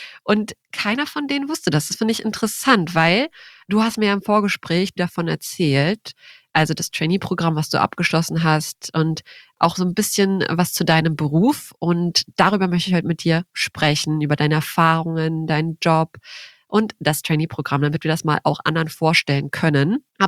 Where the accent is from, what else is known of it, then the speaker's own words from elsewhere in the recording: Osnabrück, Lower Saxony, Germany; Okay, erstmal Osnabrück. Ich komme aus Osnabrück.